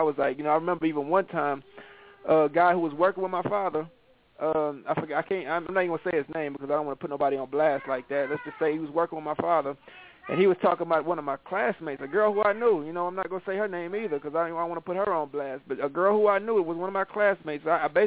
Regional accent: Georgia, United States; and even in Georgia where I come from, you know, I can honestly vouch for that too. You know, where I was born at in Georgia

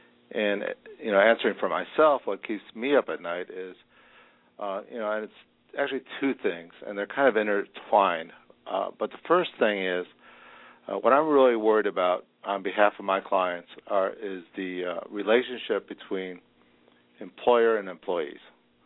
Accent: Cleveland Heights, Ohio, United States; I grew up in Cleveland Heights, not far from Shaker Heights.

